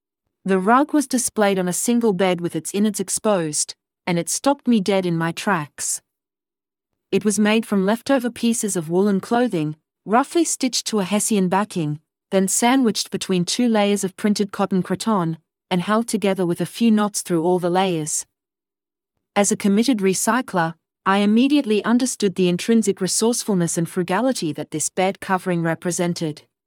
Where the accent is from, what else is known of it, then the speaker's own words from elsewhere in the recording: Australia; born there; also born or lived in Scotland; Yes, I was born in Australia, but I'd always considered myself a citizen of the world, the result of visiting my parents in far-flung countries for many years.